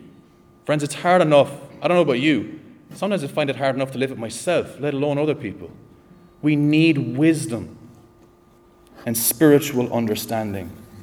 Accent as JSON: {"language": "English", "country": "Ireland", "said": "No, that's the Irish way of doing it. And I can say that because I'm an Irishman."}